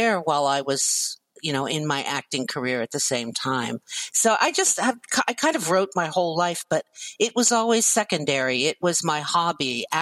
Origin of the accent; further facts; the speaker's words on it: Canton, Ohio, United States; I was born in Canton, Ohio, where you yes. are.